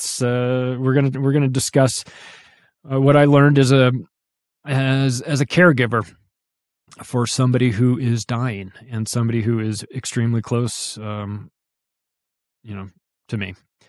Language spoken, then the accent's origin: English; Palm Springs, California, United States; also born or lived in Las Vegas; I lived in Las Vegas for almost 10 years. My mom lived in Las Vegas off and on. We're from Southern California, Palm Springs area. So we're desert people.